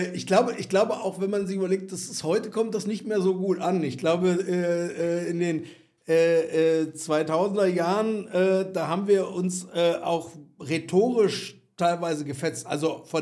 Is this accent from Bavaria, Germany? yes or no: no; Saxony, Germany; born there; Ich bemühe mich deutlich zu reden, ich bin in Sachsen geboren, damit Sie den Zweikanalton bei mir nicht brauchen.